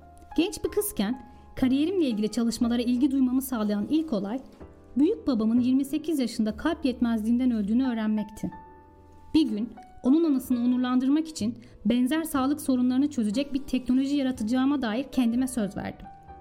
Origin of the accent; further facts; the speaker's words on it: Istanbul, Turkey; born there; 4 Mayıs 1985 yılında İstanbul'da dünyaya geldim. … İki erkek kardeşim var.